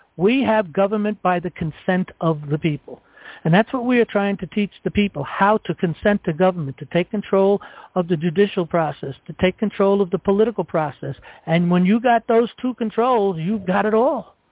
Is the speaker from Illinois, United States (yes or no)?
no; New York, United States; I happen to have that knowledge because I come from New York